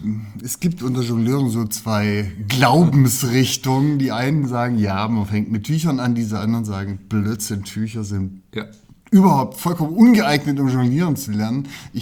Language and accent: German; Böblingen, Baden-Württemberg, Germany; born there; accent: Swabian; Ich bin in Böblingen geboren, im Schwabenland.